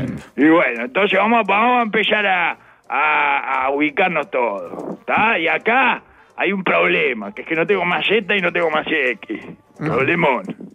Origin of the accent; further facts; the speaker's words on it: Basque Country, Spain; Como un vasco, acá pegándole las teclas al teclado como si fuera un vasco, que soy, por otra parte.